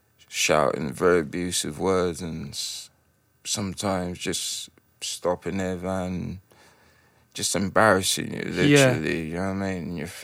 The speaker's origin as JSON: {"language": "English", "town": "Kilburn", "region": "London", "country": "United Kingdom", "tie": "born or raised there", "said": "I grew up in Ivy Road. This is Kilburn"}